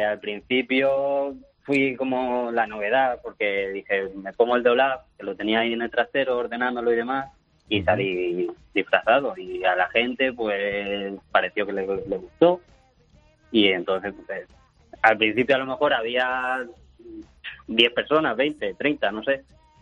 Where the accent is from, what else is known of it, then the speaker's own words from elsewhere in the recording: Puertollano, Castilla-La Mancha, Spain; Sí, soy de Puerto Llano.